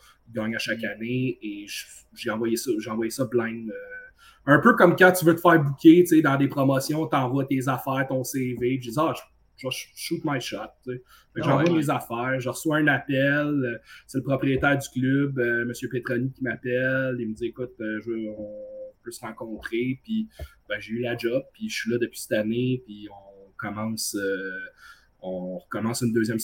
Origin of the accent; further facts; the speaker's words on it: Saint-Jean-sur-Richelieu, Quebec, Canada; Puis moi, je viens de Saint-Jean-sur-Richelieu.